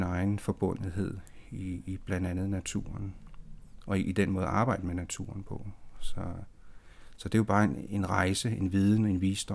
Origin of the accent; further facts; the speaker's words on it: West Greenland, Greenland; Jo, jeg er født på Vestgrønland i Manitong, tilbage i sidst 60'erne, og vokser op med en grønlandsk mor og en dansk far.